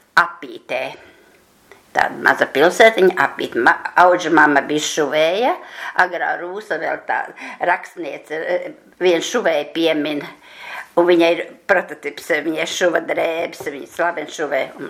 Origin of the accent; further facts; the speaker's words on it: Daugavpils, Latvia; born there; Esmu dzimusi Daugavpilī 1936. Gadā. 36. Gadā es dzimu